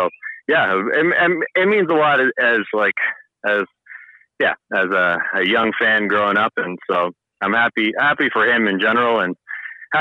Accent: Toronto, Ontario, Canada; I grew up in Toronto.

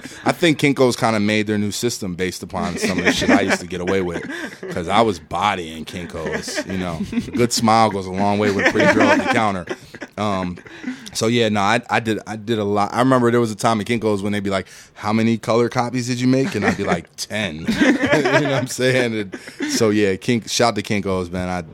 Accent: Philadelphia, Pennsylvania, United States; now in Atlanta, United States; I say I'm from Philly. I live in Atlanta.

